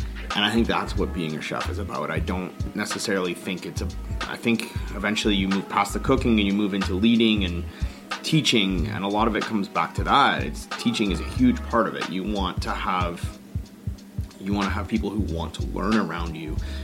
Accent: London, Ontario, Canada; Growing up in London, Ontario, which is, you know, obviously not anywhere near the size of Montreal or the scope

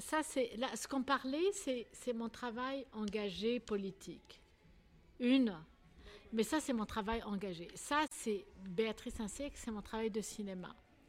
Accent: Tunis, Tunis Governorate, Tunisia; Je viens de Tunis, je suis arabe, musulmane

